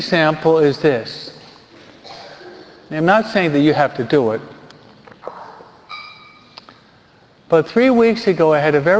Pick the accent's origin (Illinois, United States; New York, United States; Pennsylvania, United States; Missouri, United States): New York, United States; Being a New Yorker, why am I not under the George Washington Bridge, you know?